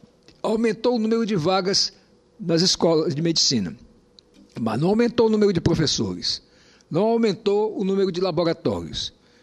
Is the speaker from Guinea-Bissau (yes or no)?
no; Roraima, Brazil; voltei para Roraima porque é a minha terra